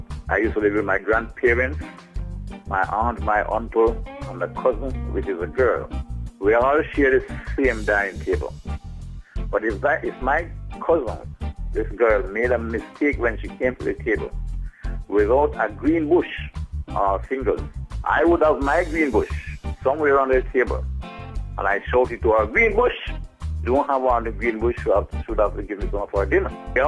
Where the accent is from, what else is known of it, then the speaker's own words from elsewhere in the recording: Mount Ogle, Saint Andrew, Jamaica; and I'm from Mount Ogle in St. Andrew.